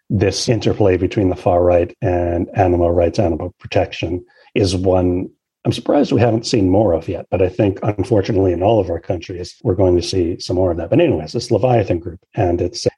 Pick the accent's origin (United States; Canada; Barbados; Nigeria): Canada; Canada, my home country